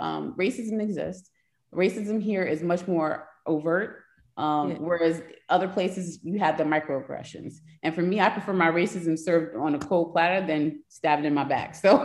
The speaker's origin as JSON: {"language": "English", "region": "New York", "country": "United States", "tie": "born or raised there", "said": "I grew up in New York during Bensonhurst and those other things that happened in New York during the 80s and 90s."}